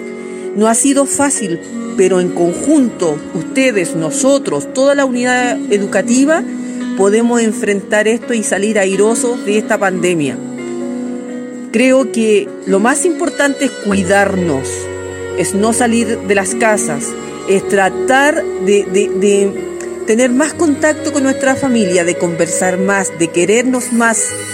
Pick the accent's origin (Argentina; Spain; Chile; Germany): Chile; Nosotros como chilenos también nos hemos enfrentado a esta gran, gran catástrofe que estamos viviendo.